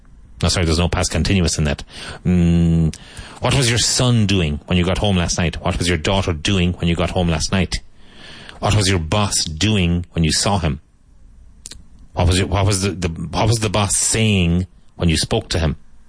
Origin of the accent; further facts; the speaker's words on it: Cork, Munster, Ireland; Where I grew up in Cork, we would have said, and I think people still say, at least of my generation, I was going to the pictures.